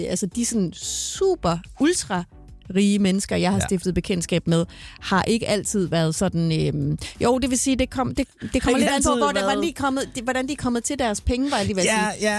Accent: Jutland, Denmark; now in Hellerup, Denmark; Jeg startede jo med at bo i 2900 Hellerup, da jeg flyttede til fra Jylland i tilbage i 99.

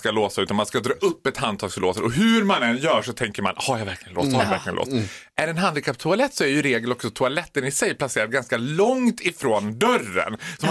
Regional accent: Sweden; Jag är ju svensk, jag blir ju som alla svenskar att man ska inte belasta vården

